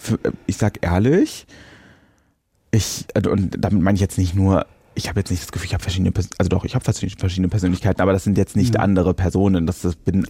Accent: Cologne, North Rhine-Westphalia, Germany; ich komme aus Köln, ich liebe Schimpfwörter

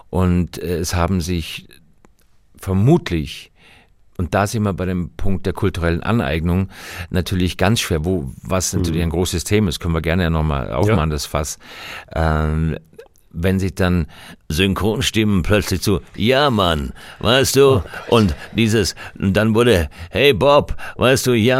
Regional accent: Austria; Ich bin Österreicher

